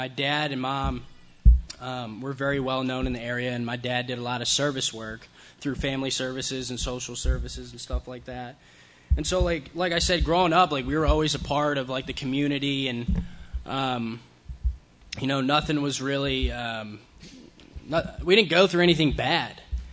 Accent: Scranton, Pennsylvania, United States; I was born in Scranton, Pennsylvania, the show The Office. I was born there. I lived there for 18 years of my life. It's about north of Philly.

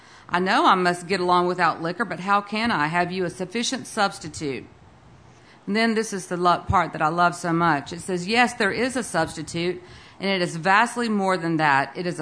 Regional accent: Georgia, United States; accent: southern; I have a little bit of a southern accent, not quite a Texas accent. I was born and raised in South Georgia. My whole family lives there.

